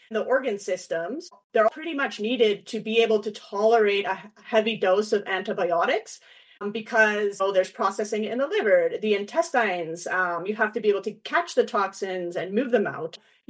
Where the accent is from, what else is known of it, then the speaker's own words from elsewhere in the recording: Canada; It is not just because I'm Canadian.